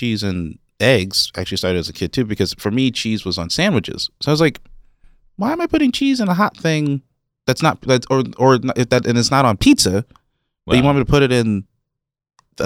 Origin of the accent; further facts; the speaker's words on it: Brooklyn, New York, United States; growing up in Brooklyn, and I was like, I was a 15-minute walk from Junior's.